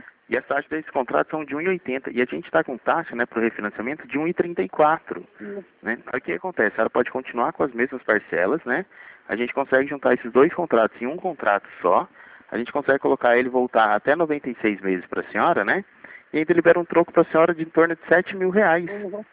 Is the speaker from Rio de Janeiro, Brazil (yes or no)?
no; São José dos Campos, São Paulo, Brazil; Não, não, a gente é de São José dos Campos.